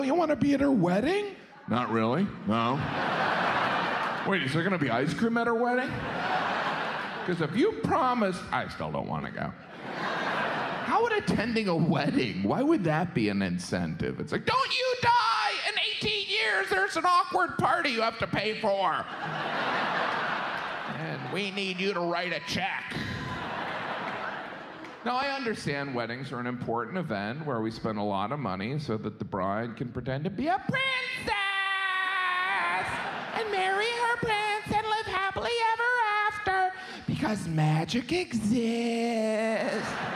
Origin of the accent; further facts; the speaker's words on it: United States; I finished it because I'm American, all right?